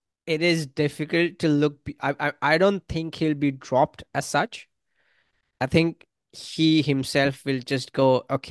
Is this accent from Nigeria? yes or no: no; India; now in Australia; So I think, yes, as an Indian, being in Australia for the last 10 years, the attitude has changed a lot towards the Indian Test cricket team in general